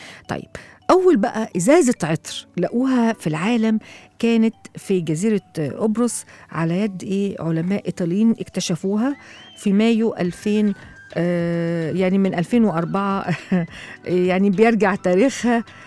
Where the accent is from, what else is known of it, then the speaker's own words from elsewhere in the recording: Egypt; حتى أنا لاحظت في الأفراح عندنا في مصر عموما منذ زمن بعيد